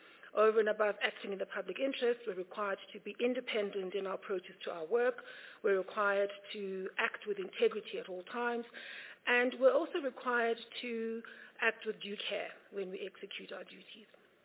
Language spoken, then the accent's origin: English; South Africa; I am a South African, first and foremost. I am passionate about this country and its prospects.